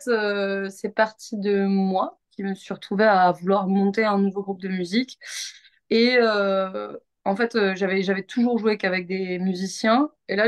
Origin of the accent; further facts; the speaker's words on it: Toulouse, Occitanie, France; moi, je suis de Toulouse